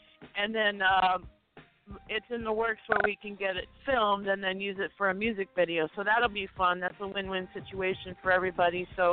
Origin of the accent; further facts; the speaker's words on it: Detroit, Michigan, United States; born there; I was born in Detroit, so I always have to show my love and support from my home birth town.